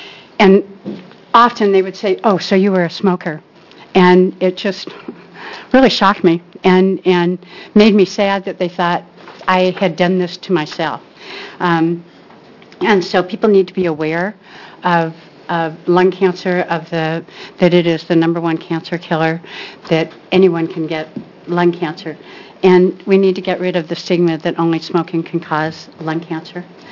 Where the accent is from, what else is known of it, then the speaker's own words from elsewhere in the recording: Tigard, Oregon, United States; I'm from the Tigard area, Summerfield area of Tigard.